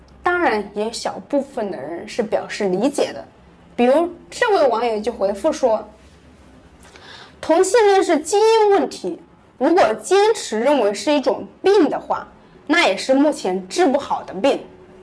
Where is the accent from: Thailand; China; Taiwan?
China; 但身为中国人，我很能理解他这么做的原因。